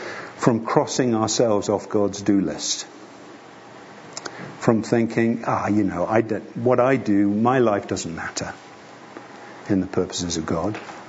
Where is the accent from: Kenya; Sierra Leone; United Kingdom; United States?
United Kingdom; England; accent: English; A lot of people compliment me on my English accent. I take no credit for it.